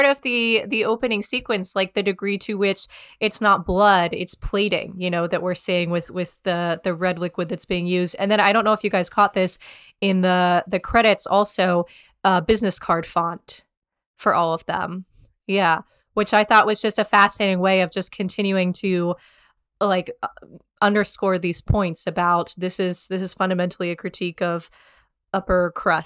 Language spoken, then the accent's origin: English; New York, United States; one thing that was really striking to me as a New Yorker